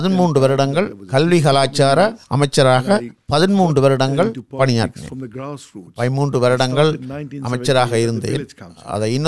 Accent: Mauritius; எனது பூர்வீகம் வந்து தமிழ்நாடு. நான் இந்த தமிழ் பின்னணியையும் மொரிஷியஸ் நாட்டு சூழலையும் இரண்டையும் இசைவாக்கித்தான் நான் வளர்ந்தேன். அதேவேளை நான் ஒரு மொரிஷியஸ் பிரஜையாக இருப்பதற்கு எனது தமிழ் அடையாளம் எந்த ஒரு விதத்திலும் தடையாகவோ இடைஞ்சலாகவோ இல்லை.

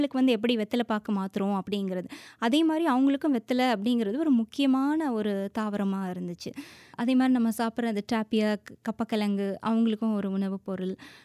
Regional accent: Tirunelveli, Tamil Nadu, India; now in Papua New Guinea; என்னுடைய பூர்வீகம் எல்லாமே திருநெல்வேலி தான். இப்போவும் திருநெல்வேலியில் தான் என்னுடைய பெற்றோர்கள்லாம் வசிக்கிறாங்க.

